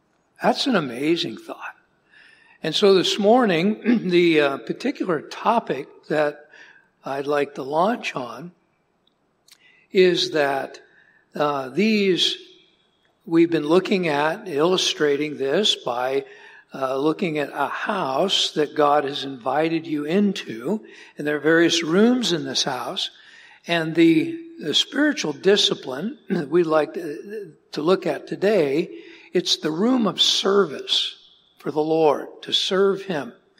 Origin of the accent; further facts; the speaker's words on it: Arizona, United States; I'm from Arizona, filling in for Pastor Levi again this morning.